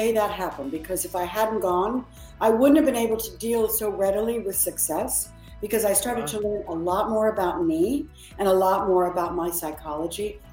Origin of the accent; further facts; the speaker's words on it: Maryland, United States; because I'm from Maryland and, you know, near Washington, D.C.